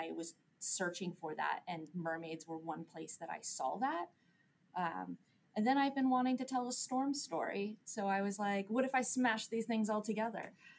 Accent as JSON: {"language": "English", "region": "New Jersey", "country": "United States", "tie": "born or raised there", "said": "I grew up on the Jersey Shore, so like I spent a lot of time in the water."}